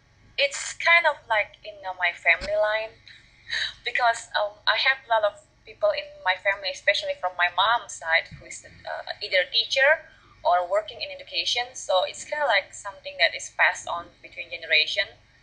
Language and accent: English; Jakarta, Indonesia; my father is a Javanese and my mom is a Sundanese, but I grew up, I was born and raised in Jakarta, went to school all in Jakarta, so yeah, I'm a Jakarta girl.